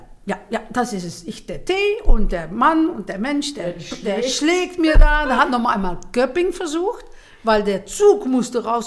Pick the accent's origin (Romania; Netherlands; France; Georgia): Netherlands; accent: Dutch; German is a second language; moved away as an adult; now in Germany; wir sind ein bisschen vor euch auch ausgezogen aus Holland, was ihr wahrscheinlich alle hört mit meinem holländischen Akzent.